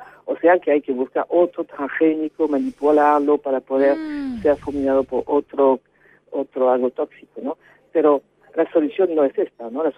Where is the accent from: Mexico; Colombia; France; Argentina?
France; Brittany; Spanish is a second language; llega a la Bretaña, en mi país, al otro puerto